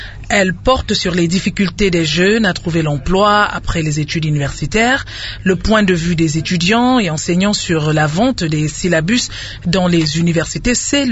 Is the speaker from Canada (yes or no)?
no; DR Congo; en tant que Congolais vivant au Congo, à aimer le pays.